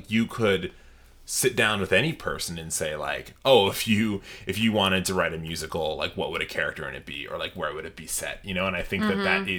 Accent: New York, United States; No, I think it's just because I'm from New York.

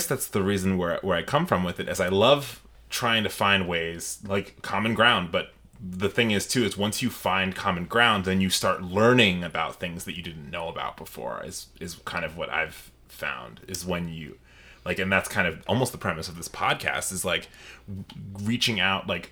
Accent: New York, United States; No, I think it's just because I'm from New York.

